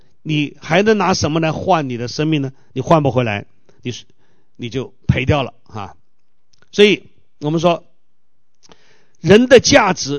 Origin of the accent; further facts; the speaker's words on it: China; 你发现我们中国人真的很聪明啊